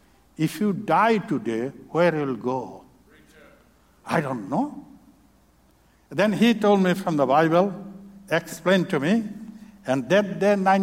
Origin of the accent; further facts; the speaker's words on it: Bangladesh; English is a second language; So I learned a little bit English, but still I have my own accent. So when any foreigners that come to Bangladesh, such as Bill Berry or other missionaries that went to Bangladesh, and we enjoy when the first time they speak in Bengali language.